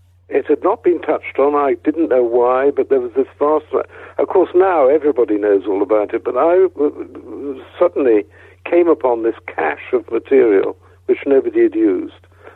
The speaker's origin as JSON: {"language": "English", "region": "Wales", "country": "United Kingdom", "said": "I come from Wales, and it seemed the right place to go at that stage"}